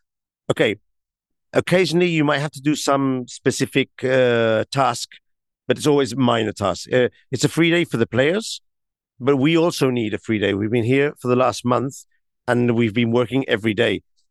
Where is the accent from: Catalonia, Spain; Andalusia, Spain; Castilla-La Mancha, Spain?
Catalonia, Spain; Barcelona; English is a second language; I mean, I come from Barcelona, which is an amazing city.